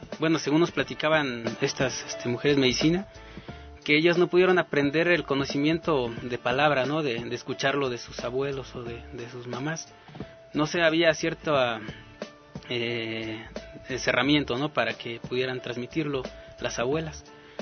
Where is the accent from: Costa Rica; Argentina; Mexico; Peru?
Mexico; Amatlán de Quetzalcóatl, Morelos; yo vengo de la comunidad de Amatlán de Quetzalcóatl, allá en Morelos, y pues soy médico tradicional, de tradición, de herencia.